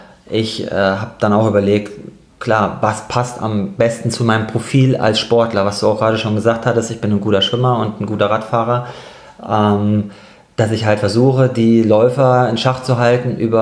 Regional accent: Darmstadt, Hesse, Germany; moved away as an adult; now in Cologne, Germany; Genau, also ich komme ursprünglich eigentlich aus Darmstadt, gar nicht aus Köln. Und bin hier nur zum Studium 2005 hergekommen.

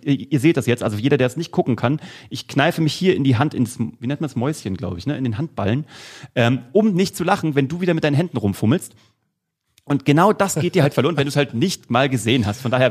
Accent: Kassel, Hesse, Germany; in Kassel, wo ich herkomme, in der Aue

